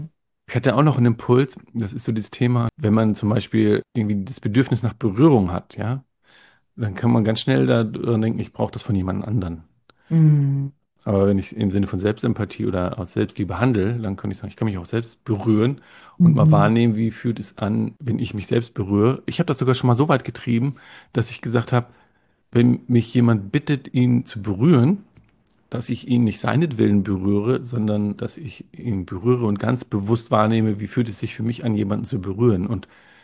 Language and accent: German; North Rhine-Westphalia, Germany; ich komme aus dem Ruhrgebiet, ja. Kulturell schon, ja.